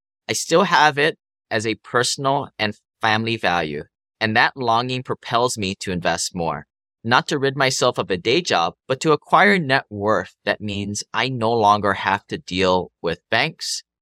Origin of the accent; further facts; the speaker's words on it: Hawaii, United States; I was born and raised in Hawaii by middle-class parents.